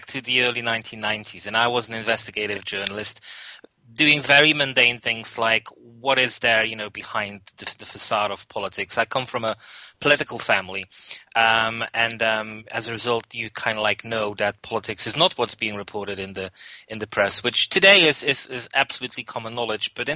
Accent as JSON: {"language": "English", "country": "Belgium", "tie": "born or raised there", "second_language": "English", "said": "I'm a native from Belgium."}